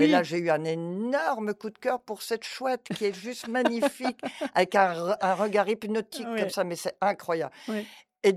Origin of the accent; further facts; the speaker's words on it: Saint-Étienne-lès-Remiremont, Grand Est, France; Non, et je suis de Saint-Étienne-lès-Remiremont quand même.